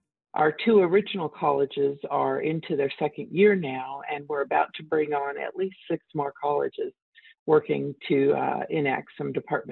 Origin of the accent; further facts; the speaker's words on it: St. Louis, Missouri, United States; moved away as an adult; now in Arizona, United States; Well, there's a surprise that I was born in Arizona. A lot of people think I'm not from Arizona, but I was born in Arizona. I did grow up in St. Louis, and then came back to Arizona to go to college.